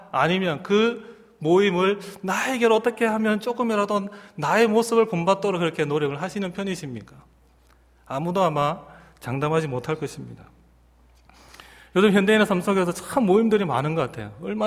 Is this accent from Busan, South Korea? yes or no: yes; Busan, South Korea; 저도 이제 집이 이제 가까워서 부산이 고향인데 고향을 이제 찾아가게 될 텐데